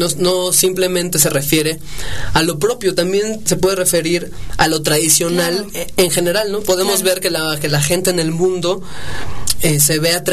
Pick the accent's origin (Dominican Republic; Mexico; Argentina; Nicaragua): Mexico; nos identifique como mexicanos y que nos haga acudir a ellos como parte de nuestra identidad como mexicanos